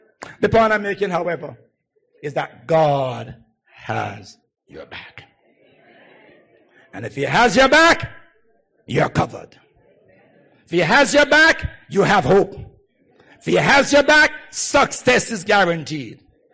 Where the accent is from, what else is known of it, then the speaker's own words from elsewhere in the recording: Kingston, Jamaica; Let me tell you about back that I had as a child growing up in Kingston. Never forgot it.